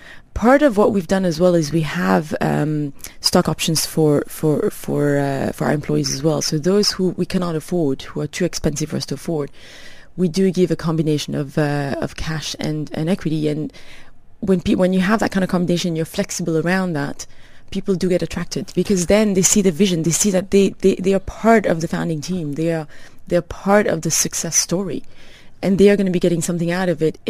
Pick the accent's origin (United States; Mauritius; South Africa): Mauritius; I was born and brought up in Mauritius and did my high school. And I come from a family, quite a conservative family